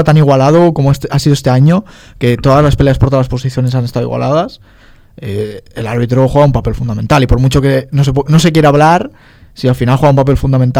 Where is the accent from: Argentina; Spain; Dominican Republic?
Spain; yo soy un aficionado español del Valladolid y me jode.